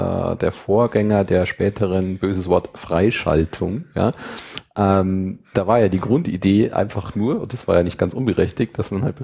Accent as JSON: {"language": "German", "country": "Germany", "said": "Also das gab es zwar als Portal, aber als Deutscher war man nicht bei Facebook."}